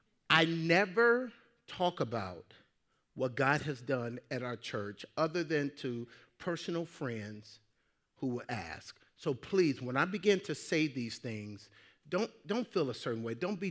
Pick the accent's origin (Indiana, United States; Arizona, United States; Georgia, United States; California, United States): Indiana, United States; Gary; I thought that I was going to go back home and start a Calvary Chapel where I'm from. I'm from Gary, Indiana.